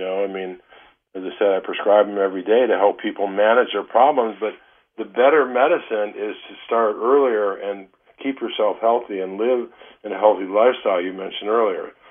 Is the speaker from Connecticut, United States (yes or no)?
no; Detroit, Michigan, United States; now in California, United States; You know, you and I grew up in Detroit.